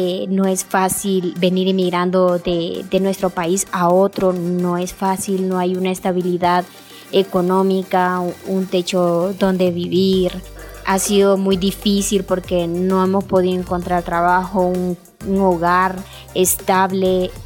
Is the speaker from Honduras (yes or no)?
yes; Honduras; moved away as an adult; now in San Cristóbal, Mexico; yo vengo de Honduras, soy una mujer con 3 hijos, tengo mis 3 hijos, vengo huyendo de mi país, tengo 4 meses aproximadamente de estar aquí